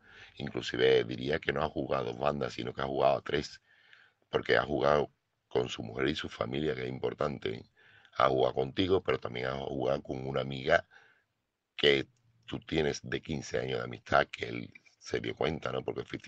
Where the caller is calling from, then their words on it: Seville, Andalusia, Spain; corresponsal de Sevilla